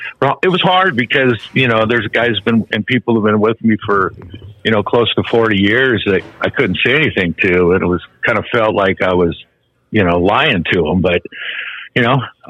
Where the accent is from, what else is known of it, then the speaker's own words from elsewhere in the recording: Renton, Washington, United States; but I grew up in Renton, Washington, and we had a heavyweight boxer named Boone Kirkman, and he lived in the same area all us kids did.